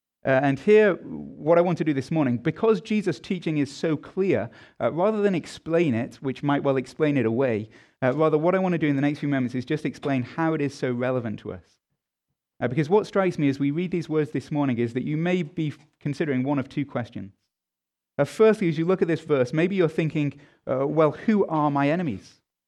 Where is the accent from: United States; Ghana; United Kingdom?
United Kingdom; England; As an Englishman